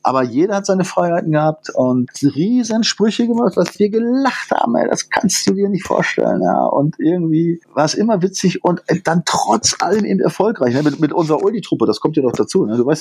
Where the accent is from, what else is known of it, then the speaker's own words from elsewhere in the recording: Sulingen, Lower Saxony, Germany; Reinhold Beckmann und ich, wir stammen ja praktisch aus Nachbarorten. Also du erinnerst dich, Sulingen, ja, der TuS Sulingen